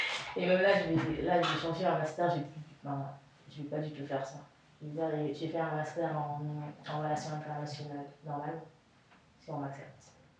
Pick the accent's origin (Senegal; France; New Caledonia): Senegal; Dakar; Je suis sénégalaise, donc je suis née là-bas, au Sénégal, à Dakar, j'ai grandi là-bas